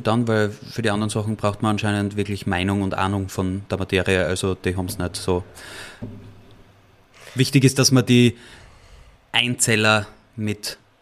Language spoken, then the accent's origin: German; Styria, Austria; Na super, wir dürfen jetzt wieder 130 fahren in der Steiermark.